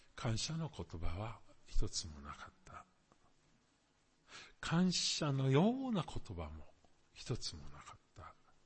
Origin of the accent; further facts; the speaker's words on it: Germany; Japanese is a second language; ここはドイツ人としてちょっとわからないところが一つあるんですけど